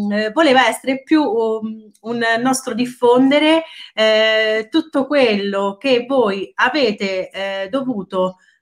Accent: Ascoli Piceno, Marche, Italy; Io sono di Ascoli, vivo in un'altra provincia delle Marche

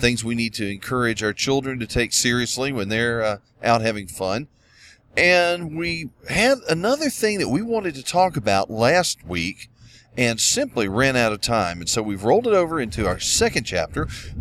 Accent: the South, United States; growing up in the South as a child living in a somewhat rural area and getting out in the woods with my friends

